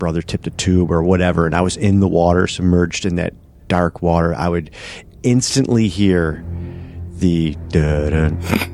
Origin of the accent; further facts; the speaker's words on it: Buffalo, New York, United States; I grew up, you know, just outside of Buffalo. I grew up on the Niagara River, which is a fairly large sized river, feeds into Niagara Falls.